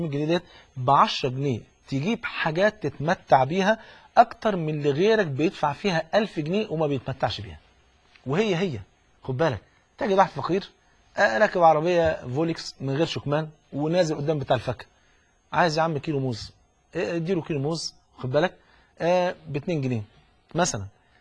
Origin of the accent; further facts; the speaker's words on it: Egypt; زي ما بيقولوا كده المثل البلد عندنا في مصر